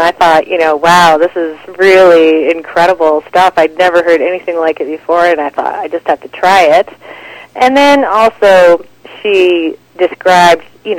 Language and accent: English; New York, United States; moved away as an adult; now in Canada; I'm from upstate New York. I came to Canada in 1990, which is the same year that I started tree planting